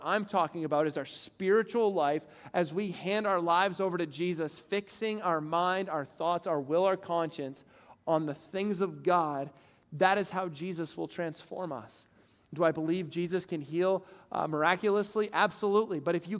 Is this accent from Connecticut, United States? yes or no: no; Maine, United States; just remember, I'm from Northern Maine.